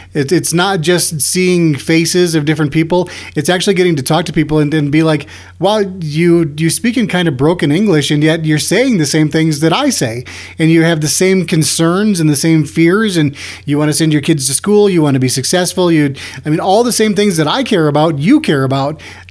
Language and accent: English; South Dakota, United States; You know, I told you the story when I grew up in South Dakota, how we got our first black family.